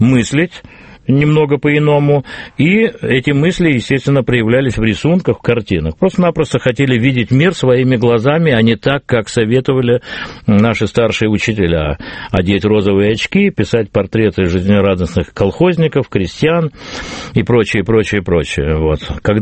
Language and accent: Russian; Moscow, Russia; несмотря на то, что я москвич